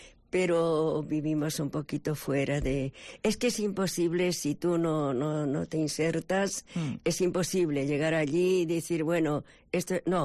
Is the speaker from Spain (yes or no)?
yes; Galicia, Spain; now in Paraguay; Sí, soy gallega.